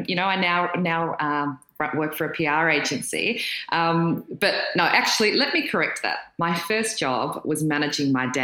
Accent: New Zealand; And I'm from New Zealand, so you probably can't hear it now

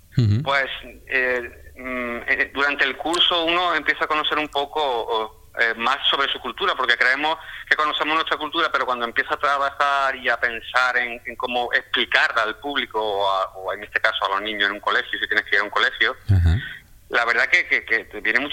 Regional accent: Córdoba, Andalusia, Spain; now in England; yo soy de Córdoba, yo vengo de Andalucía, de Córdoba.

